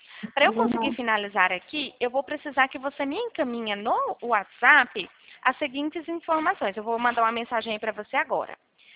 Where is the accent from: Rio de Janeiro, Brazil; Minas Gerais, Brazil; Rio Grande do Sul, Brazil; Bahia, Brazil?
Minas Gerais, Brazil; eu sou mineira